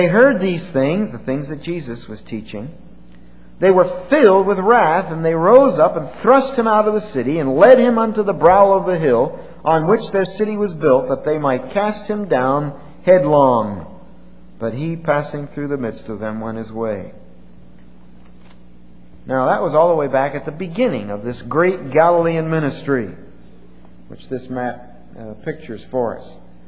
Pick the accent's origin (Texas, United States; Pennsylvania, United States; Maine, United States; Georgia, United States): Pennsylvania, United States; Bristol; So I go back to Bristol, Pennsylvania once in a while, where I spent my childhood.